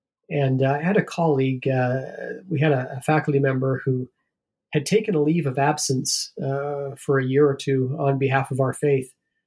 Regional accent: Ohio, United States; I grew up in the Midwest. I lived from my late elementary, junior high, and first several years of high school in Ohio.

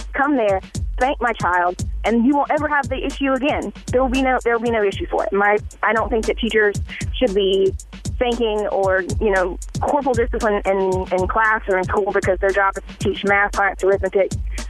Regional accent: Georgia, United States; I grew up in South Georgia.

